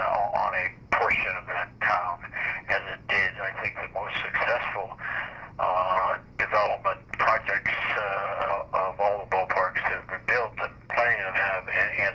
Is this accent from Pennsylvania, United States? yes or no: yes; Pittsburgh, Pennsylvania, United States; I grew up in Pittsburgh, as I said, and I saw the change from Forbes Field, which was built in 1909.